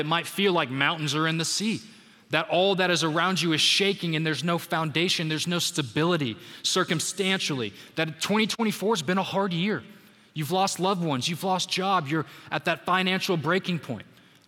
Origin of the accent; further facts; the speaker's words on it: Dallas, Texas, United States; I put this in here because I'm from Dallas